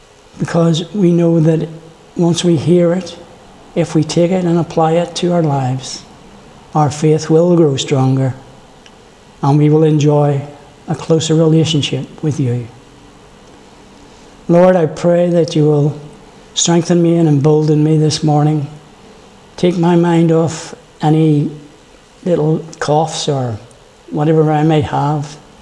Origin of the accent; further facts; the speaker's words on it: Ireland; Being an Irishman, fair skin, and all the rest of it, delicate little creature that I am.